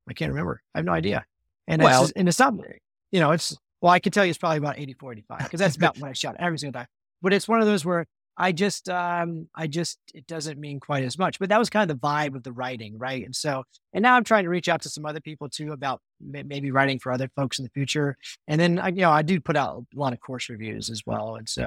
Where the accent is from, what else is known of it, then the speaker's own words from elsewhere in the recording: United States; now in United Kingdom; I grew up playing golf in America.